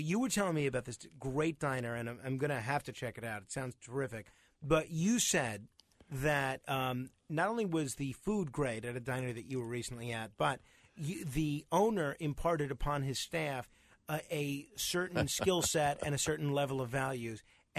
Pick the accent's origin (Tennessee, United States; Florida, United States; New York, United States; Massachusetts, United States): New York, United States; Staten Island; I'm from Staten Island.